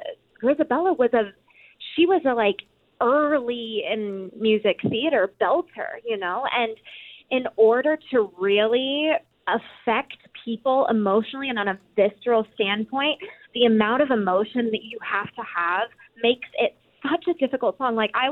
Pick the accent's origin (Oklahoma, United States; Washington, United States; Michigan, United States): Oklahoma, United States; I'm from Oklahoma. Like, right. 115 degree temperatures are kind of normal there in the summer.